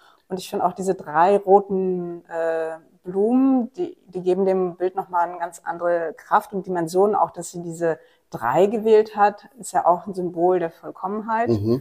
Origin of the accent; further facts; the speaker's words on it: Mecklenburg-Vorpommern, Germany; ein Dorf in Mecklenburg, aus dem ich komme, ich komme aus Mecklenburg